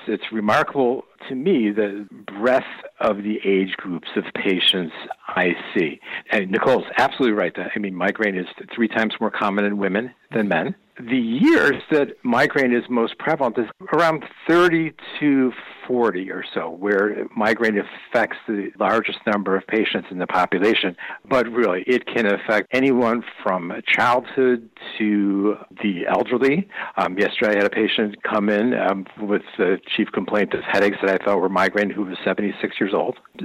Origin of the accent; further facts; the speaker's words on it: Waterbury, Connecticut, United States; I'm a Connecticut native, born and raised in Waterbury. I went to UConn as an undergrad, UConn Medical School